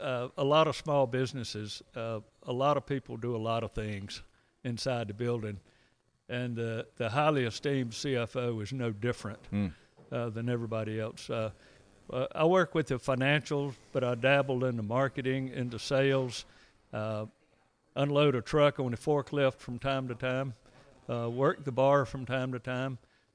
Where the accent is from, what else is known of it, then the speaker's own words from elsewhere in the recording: Gretna, Virginia, United States; I grew up in Gretna, Virginia, which is a town of 900 people in south central Virginia, which is actually smaller than Blairsville.